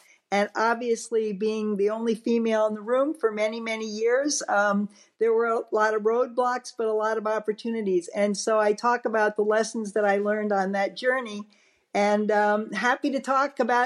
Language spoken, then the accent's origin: English; New Jersey, United States; I grew up in New Jersey, actually, the Northeast, so just outside of New York City.